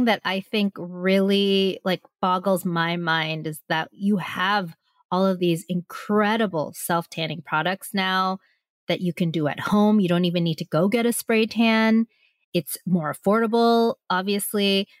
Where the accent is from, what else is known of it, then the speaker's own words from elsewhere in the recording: California, United States; obviously I grew up in Orange County and yes, I am an Asian person, so I wasn't allowed to go tanning